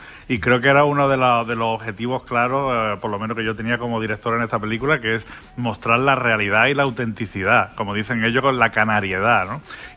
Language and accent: Spanish; Andalusia, Spain; como andaluz lo he hecho ya en otras películas andaluzas